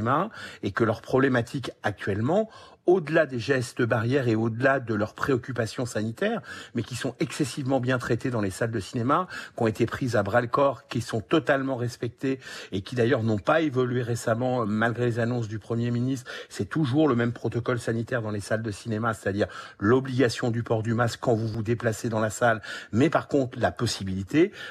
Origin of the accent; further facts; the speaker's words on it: Normandy, France; et je suis normand